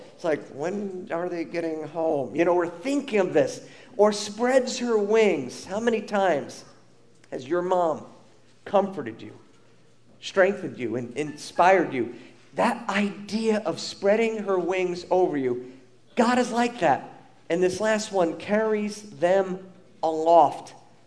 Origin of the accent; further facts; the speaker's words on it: Huntington, New York, United States; And so I grew up in Huntington, went to Walt Whitman High School